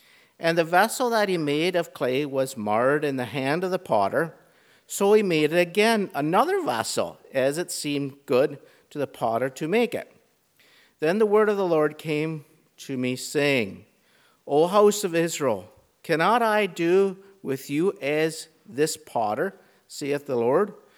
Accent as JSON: {"language": "English", "country": "India", "tie": "born or raised there", "said": "when I was growing up in India, it was very common in the villages."}